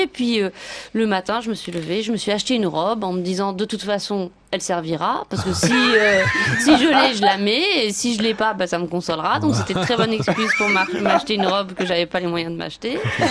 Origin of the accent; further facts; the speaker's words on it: Morocco; j'appelle sur le fixe chez moi au Maroc